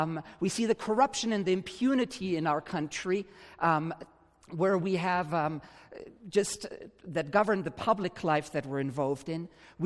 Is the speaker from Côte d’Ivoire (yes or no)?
yes; Côte d’Ivoire; I was born and raised in West Africa, in Côte d'Ivoire, Ivory Coast, and grew up there. I'm Swiss and German descent, so I have two passports.